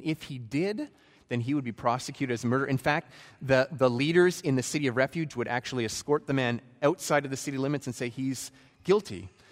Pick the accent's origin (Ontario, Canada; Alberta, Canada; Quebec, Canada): Alberta, Canada; I'm from Alberta. I really believe that it's not a sin to kill an animal.